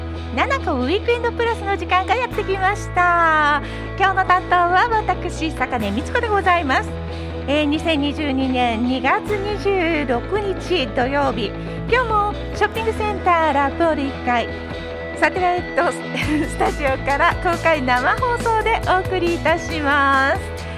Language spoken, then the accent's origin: Japanese; Osaka, Japan; 私自身大阪生まれの大阪育ちなので